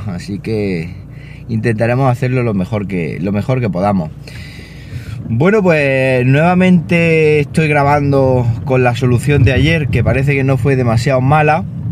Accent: Siles, Andalusia, Spain; la noche anterior han rayado 90 coches allí en mi pueblo, en Siles, 90 coches

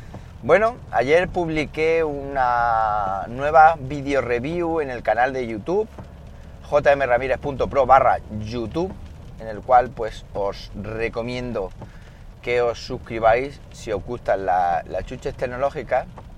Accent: Madrid, Community of Madrid, Spain; pues que me lo comente, si soy de Madrid, claro.

